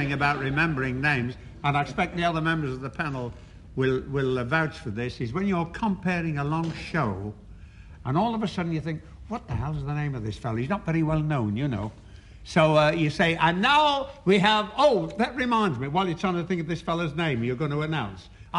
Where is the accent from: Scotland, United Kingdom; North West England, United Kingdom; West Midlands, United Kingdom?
North West England, United Kingdom; I come from Lancashire, and in Lancashire there's a lot of bottoms.